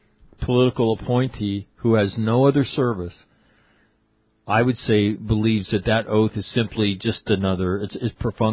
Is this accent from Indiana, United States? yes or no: no; Grand Forks, North Dakota, United States; I mistakenly ran for the city council in my hometown of Grand Forks, North Dakota.